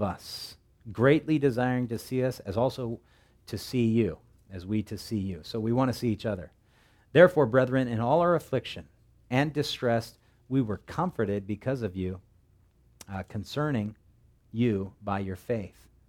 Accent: United States; because you're kind of an anomaly as an American.

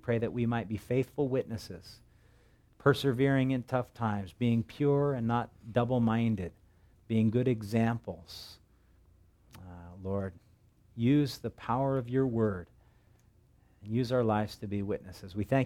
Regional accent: United States; because you're kind of an anomaly as an American.

